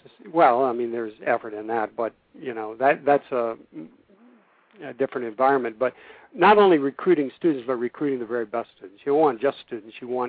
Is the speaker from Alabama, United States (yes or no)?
no; Orlando, Florida, United States; And the kid says to me, where are you from? And I said, Orlando.